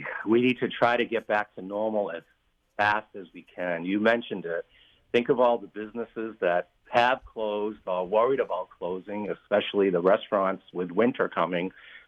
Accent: New Bedford, Massachusetts, United States; I was born and raised in New Bedford, so I came to Cape Cod after graduating high school. I lived in Sandwich for 2 years with my aunt and uncle

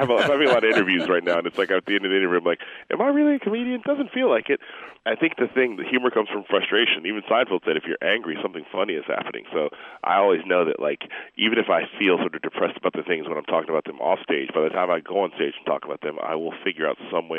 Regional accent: Chicago, Illinois, United States; born or raised there

